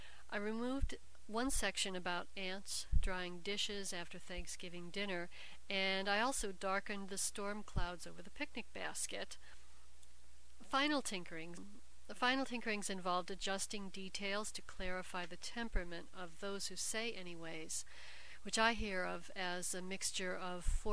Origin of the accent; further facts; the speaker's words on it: Binghamton, New York, United States; the correct pronunciation in Binghamton, New York, which is my hometown.